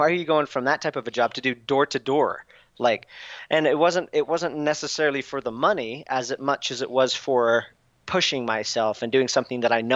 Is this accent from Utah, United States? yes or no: yes; Utah, United States; moved away as an adult; But I'm from Utah and I wanted to just do something to shake my normal.